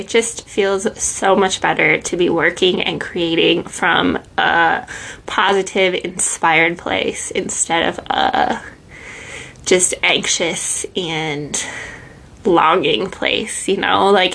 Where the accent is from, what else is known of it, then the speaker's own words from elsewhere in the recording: Minnesota, United States; It would definitely be a little winter getaway because I am from Minnesota, so if I'm gonna go on vacation, I'm trying to escape the winter and get some sunshine.